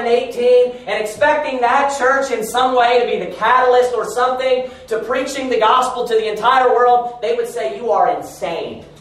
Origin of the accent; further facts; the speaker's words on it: Kentucky, United States; moved away; I wanted to live in the southeast, you know, because I'm from Kentucky.